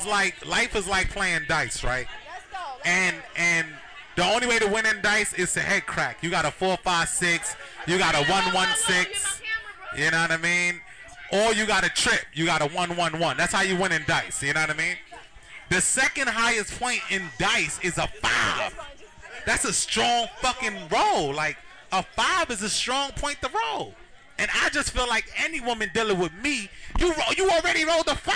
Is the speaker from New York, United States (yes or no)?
yes; Coney Island, New York, United States; I'm from Coney Island. I don't cry. You heard 31st Street.